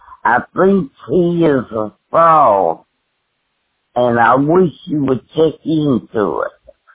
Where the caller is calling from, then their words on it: Valdosta, Georgia, United States; I'm calling from Valdosta, Georgia.